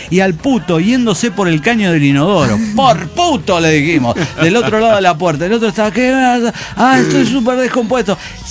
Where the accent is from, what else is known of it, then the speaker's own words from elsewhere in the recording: Avellaneda, Santa Fe, Argentina; Vengo a contarles una anécdota del tiempo de cuando pintaba mis 20 primaveras.